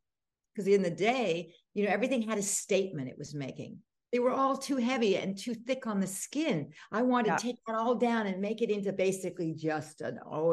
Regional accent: Canada; We weren't allowed to have sugar or soda pop. You can tell I'm Canadian with that word.

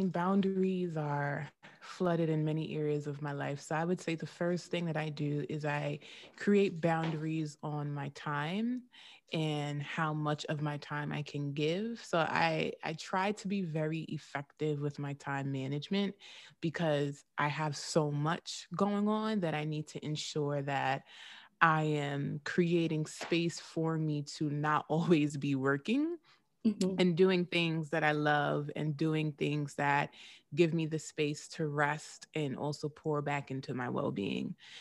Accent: Queens, New York, United States; So NYU is located in Manhattan, of course, but I grew up in Queens, and I grew up in an area that is significantly different from Manhattan.

